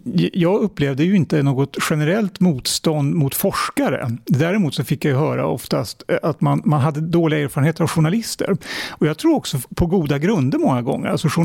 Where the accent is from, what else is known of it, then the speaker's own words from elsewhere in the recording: Sigtuna, Stockholm County, Sweden; Jag kommer ju från uppvuxen i Sigtuna, som på den tiden när jag växte upp i Sigtuna på 1970-talet var ju ett välbärgat område redan då, men det har blivit mer välbärgat idag. Och jag gick på Sigtunaskolan som dagelev